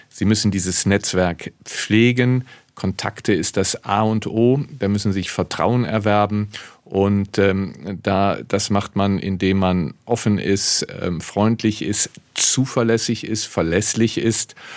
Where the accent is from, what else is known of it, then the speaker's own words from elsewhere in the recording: Neuss, North Rhine-Westphalia, Germany; Und ich habe mir einen Kindheitstraum verwirklicht 2023 und bin Schützenkönig in meiner Heimatstadt Neuss geworden